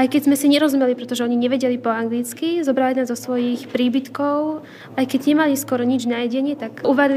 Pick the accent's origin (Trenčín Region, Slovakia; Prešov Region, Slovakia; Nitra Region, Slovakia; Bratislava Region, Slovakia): Trenčín Region, Slovakia; Omšenie; a som z Omšenia.